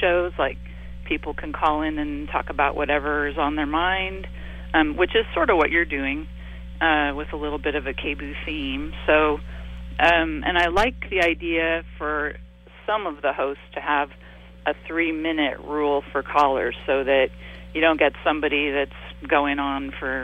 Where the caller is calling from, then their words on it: Portland, Oregon, United States; North Portland.